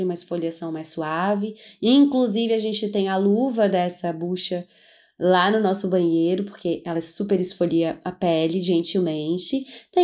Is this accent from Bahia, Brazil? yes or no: no; Florianópolis, Santa Catarina, Brazil; Como nós somos de Floripa, uma cidade litorânea, uma ilha